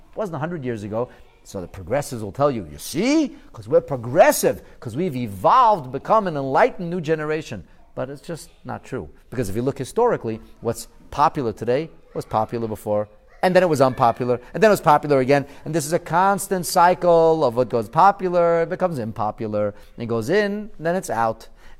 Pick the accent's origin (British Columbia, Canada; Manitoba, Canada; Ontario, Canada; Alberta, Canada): Ontario, Canada; Thornhill; I'm actually from York Region, and the city is Vaughan, and the town or neighborhood is Thornhill.